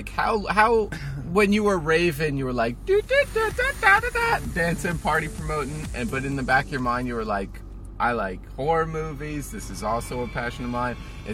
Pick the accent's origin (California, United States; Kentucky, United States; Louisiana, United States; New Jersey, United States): New Jersey, United States; accent: Jersey; New Jersey, so I probably talk like other people just think, oh, Jersey accent means you're Jewish.